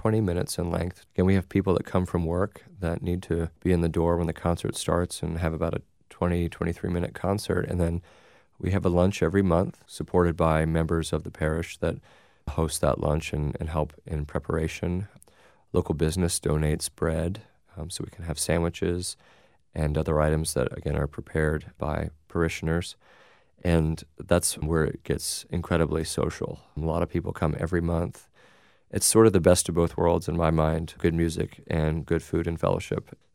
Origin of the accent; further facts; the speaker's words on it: Bloomington, United States; I was often playing in some community churches that I grew up in and in Bloomington that have a series like this.